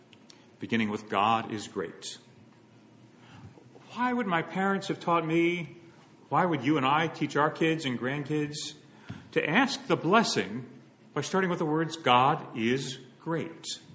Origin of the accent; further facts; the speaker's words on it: New Jersey, United States; When my brothers and I were growing up in South Jersey, we'd take turns saying grace before meals.